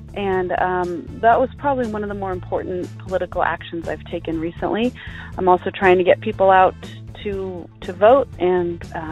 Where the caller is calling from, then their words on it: Tualatin, Oregon, United States; I'm calling from Tualatin, Oregon, near Portland.